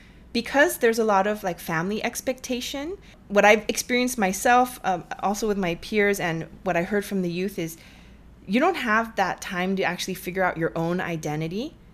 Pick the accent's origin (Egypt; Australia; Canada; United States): United States; for example, I'm Korean American. There is not one Korean American like me, right?